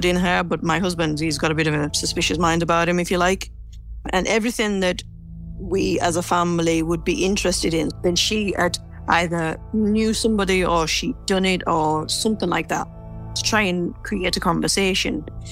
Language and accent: English; England, United Kingdom; obviously I'm from England and she's from England